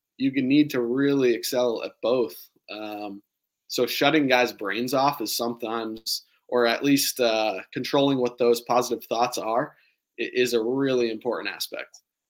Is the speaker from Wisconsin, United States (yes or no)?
no; Massachusetts, United States; I'm from Massachusetts.